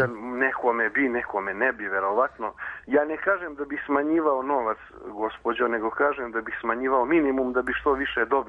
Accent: Novi Pazar, Šumadija and Western Serbia, Serbia; Evo, na primjer, ja dolazim iz Novog Pazara

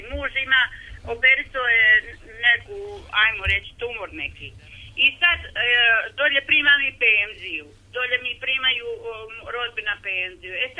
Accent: Knin, Šibenik-Knin County, Croatia; Ja sam iz Knina, imam pasoš i ličnu kartu u Kninu. Ovdje živim na izbjegličku, ovdje mi je porodica.

